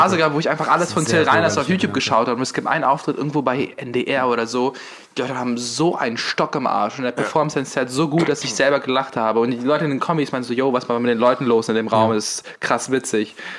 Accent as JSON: {"language": "German", "country": "Ukraine", "said": "Ich komme aus der Unterunterschicht in der Ukraine."}